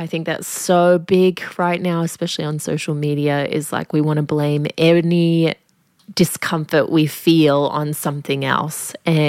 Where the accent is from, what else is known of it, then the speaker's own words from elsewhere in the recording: Australia; I think especially growing up in Australian culture, we have this thing of like, you don't want to be tricked